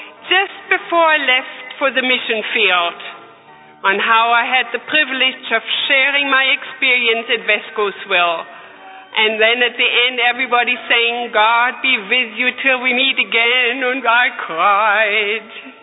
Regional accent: Berlin, Germany; I was born and raised in Berlin, the capital city of Germany, and started school when Hitler started his 1,000-year reign, which lasted 12 years.

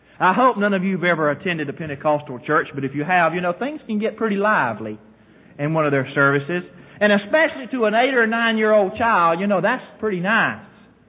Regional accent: the South, United States; Don't be afraid to say amen to me, because I'm from the South.

